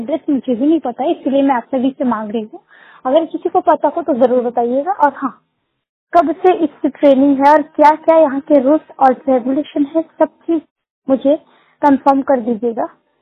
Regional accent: Raipur, Chhattisgarh, India; मैं छत्तीसगढ़ रायपुर की रहने वाली हूँ। मैं पूर्णतः दृष्टि बाधित हूँ।

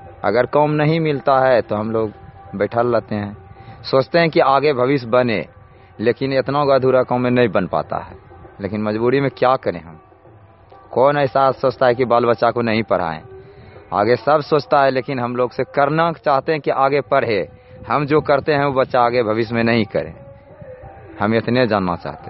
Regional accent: Chaukhandi, India; घर चौखंडी है, यहीं के रहने वाला हूँ।

